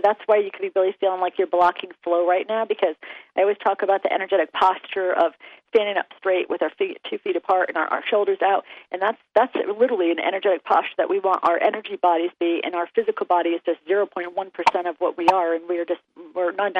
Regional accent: East Coast, United States; I'm from the East Coast, and they have New York where they have horse and carriage things

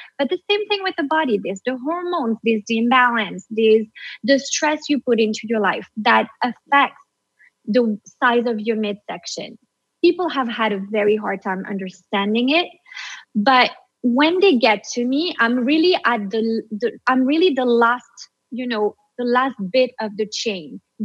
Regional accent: New York, United States; especially because I'm from New York, is the pace of life.

